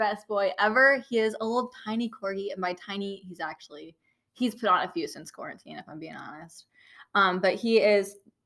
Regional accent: Iowa Falls, Iowa, United States; So I'm actually from Iowa Falls. I went to school here, had a lot of the teachers that I now work with.

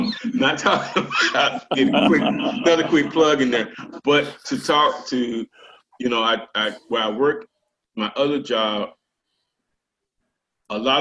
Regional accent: Melbourne, Florida, United States; born there; I was born in 1968 in Melbourne, Florida. And it's a small town south of Cape Canaveral, Cocoa Beach.

